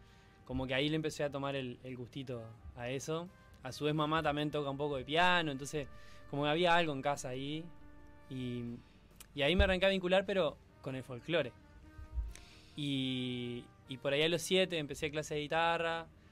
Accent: Colonia Valdense, Colonia, Uruguay; yo soy de Colonia Valdense, vamos a dar contexto, ¿no?

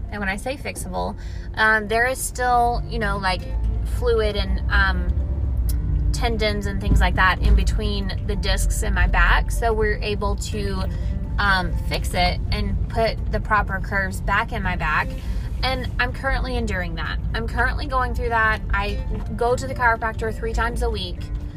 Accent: Alabama, United States; also born or lived in Louisiana / Florida; So I'm from Alabama. If you guys don't know this about me, I'm from Alabama. Let me start there. I'm from Alabama. I moved to Louisiana for culinary school.

